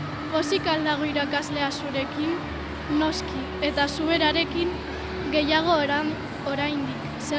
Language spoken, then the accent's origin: Basque; Bilbao, Basque Country, Spain; Bilbokoa.